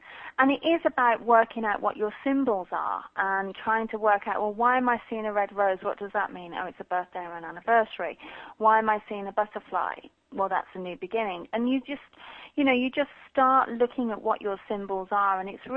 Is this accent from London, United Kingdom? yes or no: no; Birmingham, West Midlands, United Kingdom; accent: Birmingham; Yeah, I'm a Brummie. I've lost a lot of my Birmingham accent because I moved around a lot.